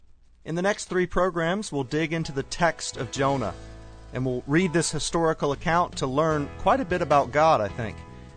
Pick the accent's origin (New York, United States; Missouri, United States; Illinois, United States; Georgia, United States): Georgia, United States; Atlanta; born there; no, I was born in Atlanta, in the city proper.